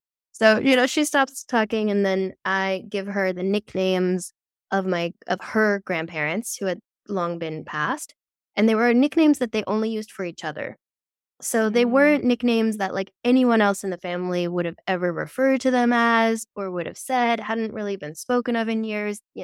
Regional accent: Netherlands; I grew up in the Netherlands, which is very practical culture

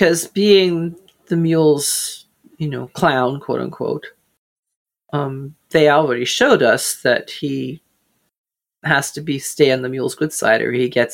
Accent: United States; I grew up an hour outside New York City and went in there a lot all the while I was growing up.

